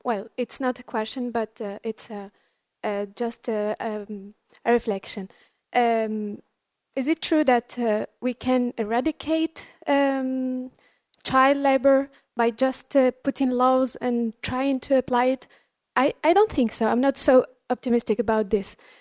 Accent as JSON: {"language": "English", "country": "Morocco", "second_language": "English", "said": "I'm from Morocco"}